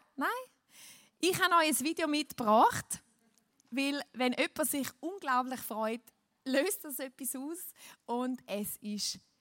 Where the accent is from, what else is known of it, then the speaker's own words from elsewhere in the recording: Switzerland; now in Vienna, Austria; Ich bin Schweizerin, habe aber einen Österreicher geheiratet und wir sind vor 5 Jahren nach Wien ausgewandert.